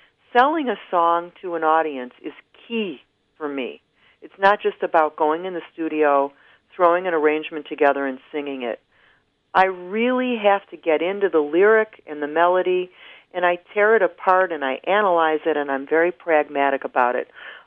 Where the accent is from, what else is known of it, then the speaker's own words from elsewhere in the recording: Detroit, Michigan, United States; So I was flying home from Los Angeles back to my hometown, Detroit, and I had a martini on the airplane